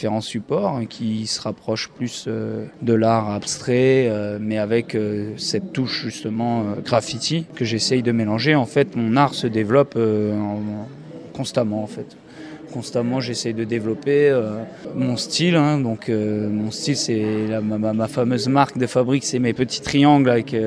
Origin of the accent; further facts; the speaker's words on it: Compiègne, Hauts-de-France, France; c'est ma ville natale, Compiègne. Moi, je suis né ici, j'habite encore ici à Compiègne.